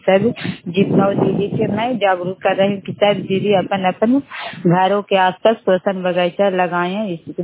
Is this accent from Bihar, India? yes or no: yes; Fatehpur, Bihar, India; घर फतेहपुर पंचायत मकरौता, जिला नालंदा, खराब कचरा ब्लॉक की निवासी हूँ।